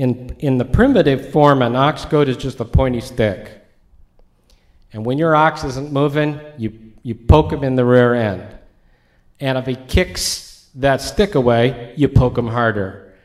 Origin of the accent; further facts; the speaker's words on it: Idaho, United States; When I was a kid growing up in Idaho, we had cattle prods